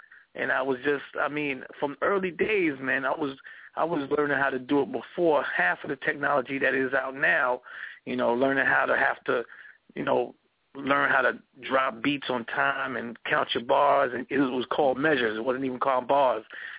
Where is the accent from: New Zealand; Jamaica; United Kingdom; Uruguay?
Jamaica; now in United States; Well, first, I'm from Jamaica, so when we came over to America, my uncles had a band in my house